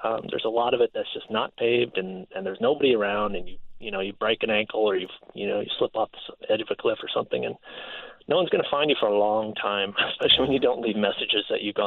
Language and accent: English; Midwest, United States; I'm a Midwesterner, so the mountains are kind of a big, exciting deal to me